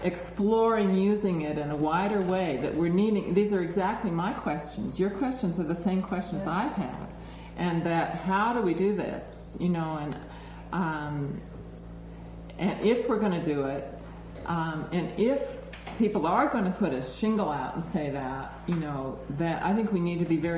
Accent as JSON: {"language": "English", "region": "California", "country": "United States", "said": "I'm a Californian"}